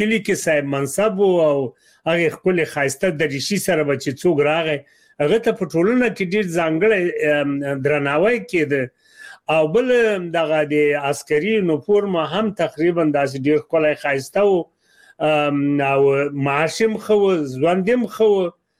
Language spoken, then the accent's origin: Pashto; Alingar, Laghman, Afghanistan; د لغمان ولایت د الینګار د ولسوالۍ اوسیدونکی یم او یو سیمه ده چې نیازی نومیږي